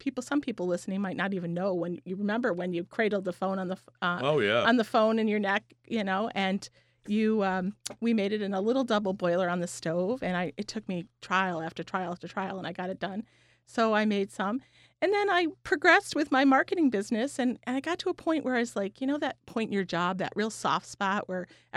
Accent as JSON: {"language": "English", "town": "Saratoga", "country": "United States", "tie": "born or raised there", "said": "Well, I grew up in Saratoga, and I'm like, I know a lot of people."}